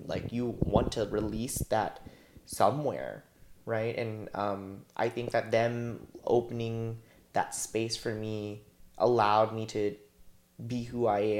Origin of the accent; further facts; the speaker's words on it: Wichita, Kansas, United States; But also like I grew up in Wichita, Kansas, and the pickings, like we talked about, like there are queer people of color in the community, but pickings are slim.